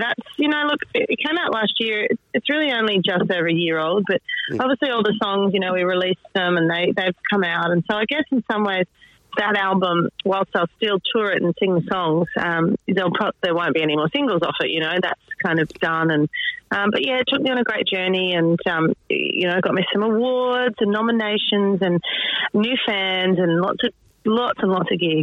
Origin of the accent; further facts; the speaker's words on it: Sydney, New South Wales, Australia; And we've got Goulburn, then my hometown Sydney show.